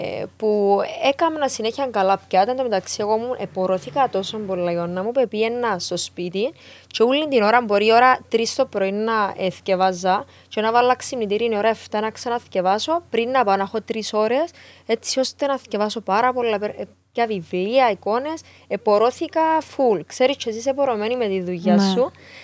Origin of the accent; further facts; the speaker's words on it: Cyprus; accent: Cypriot; Οπότε ήμουν εαυτός μου, μίλουν και τα κυπριακά μου όπως ήθελα